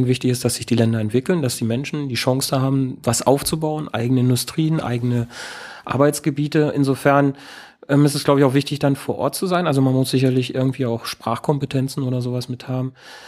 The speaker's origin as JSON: {"language": "German", "region": "Lower Saxony", "country": "Germany"}